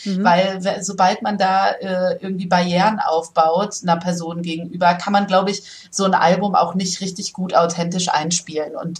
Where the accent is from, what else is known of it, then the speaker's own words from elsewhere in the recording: Hesse, Germany; born there; weil ich habe früher in Darmstadt studiert und habe dann lange Zeit gewohnt. Ich bin ja auch eigentlich gebürtige Hessin.